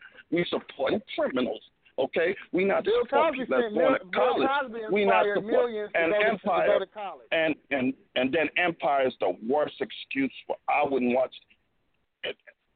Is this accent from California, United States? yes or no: yes; San Francisco, California, United States; I'm from San Francisco.